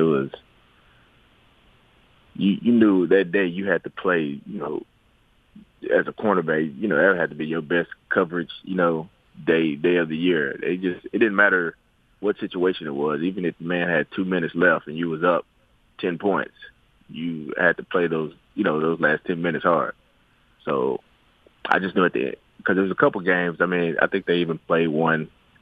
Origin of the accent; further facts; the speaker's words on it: Texas, United States; And not just because I'm from Texas